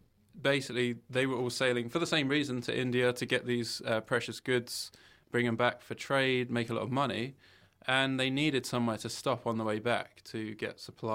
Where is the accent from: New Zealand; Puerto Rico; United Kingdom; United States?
United Kingdom; England; I'm English, but I met her at university in England